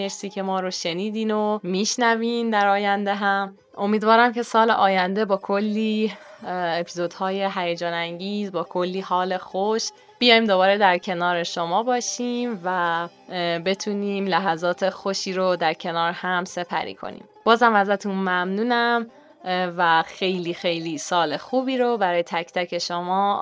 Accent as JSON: {"language": "Persian", "country": "Iran", "said": "واقعا افتخار میکنم لحظه لحظه به ایرانی بودنم."}